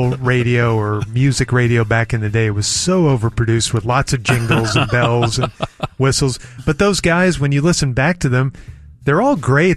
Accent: Oklahoma City, Oklahoma, United States; When I was growing up in Oklahoma City, there were two DJs that were... One was really famous and one I really loved.

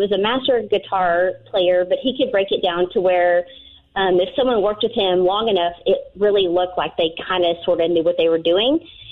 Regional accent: Waxahachie, Texas, United States; now in Trophy Club, United States; I was born and raised in Waxahachie. I live in Trophy Club, Texas now

